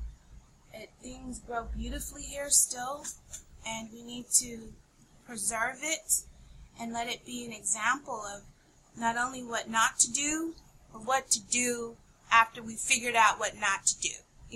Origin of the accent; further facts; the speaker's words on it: California, United States; I grew up in California. I always thought California was the president maker for the, you know, the trendsetter for everything.